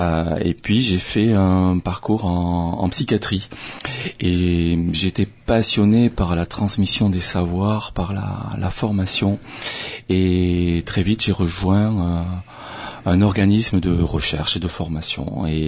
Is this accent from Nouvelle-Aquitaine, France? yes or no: yes; Agen, Nouvelle-Aquitaine, France; Du sud-ouest de la région d'Agen.